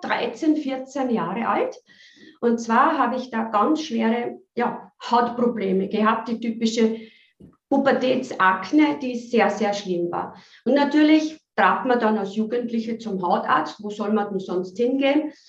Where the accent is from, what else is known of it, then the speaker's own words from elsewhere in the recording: Vienna, Austria; ich bin aus Österreich, aus Wien